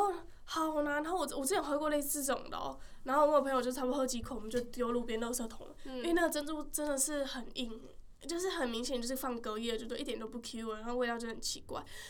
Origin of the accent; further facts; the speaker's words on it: Kaohsiung, Taiwan; born there; 哦不，我是在台湾高雄出生的，而且我还会讲台语。